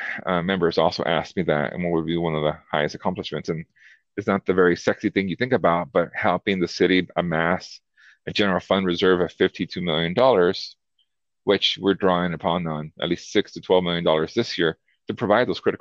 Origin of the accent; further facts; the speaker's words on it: Los Angeles, California, United States; born there; given that my family immigrated from Mexico when I was born in Los Angeles